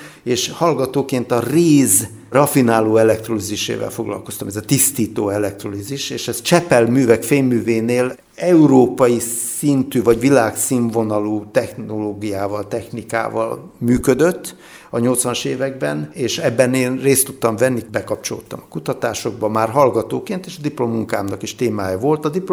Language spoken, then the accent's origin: Hungarian; Miskolc, Borsod-Abaúj-Zemplén, Hungary; also born or lived in Japan; lokálpatrióta vagyok, tehát miskolci, erősen, itt születtem, és itt is maradtam. Noha volt egy 5,5 éves kitérőm Japánban közben, de visszajöttem.